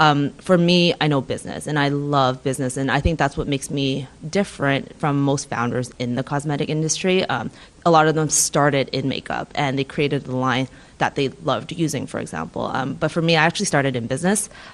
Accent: Toronto, Ontario, Canada; I'm from Toronto, Canada.

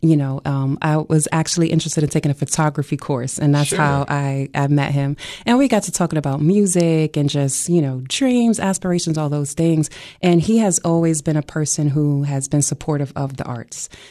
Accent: New York, United States; now in Cookeville, United States; This is my fourth year here in Cookeville. Mm-hmm. I'm originally from New York.

